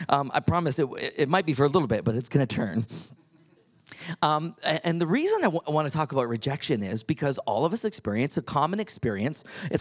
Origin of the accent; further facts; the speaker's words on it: Ontario, Canada; now in Nashville, United States; Nashville, Tennessee area, and we're actually originally both Canadian, from not too far from Toronto, but we are American citizens now, and we love being in the U.S.